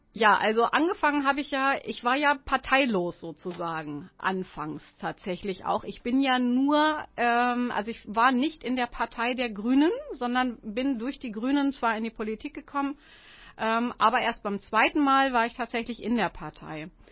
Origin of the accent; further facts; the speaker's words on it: Tündern, Lower Saxony, Germany; wenn ich jetzt in meiner alten Heimat Tündern sagen möchte, da habe ich noch ganz viele Freunde